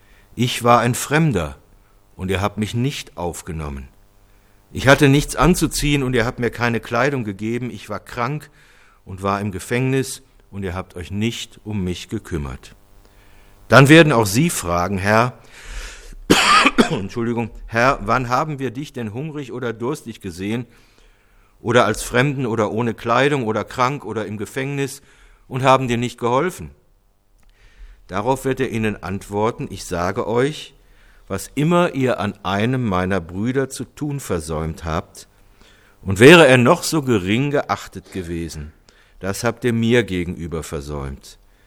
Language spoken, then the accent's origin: German; Cologne, North Rhine-Westphalia, Germany; In Köln kenne ich das, in meiner Heimatstadt, dass da die Kinder von Tür zu Tür gehen und singen und bekommen dann auch was.